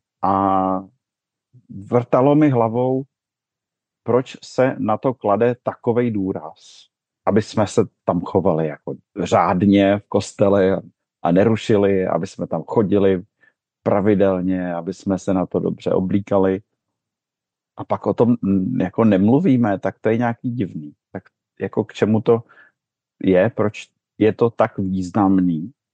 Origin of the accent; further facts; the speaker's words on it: Vysočina Region, Czechia; Vyrůstal jsem na Vysočině, v malé vesničce u Telče a chodil jsem do Telče na gympl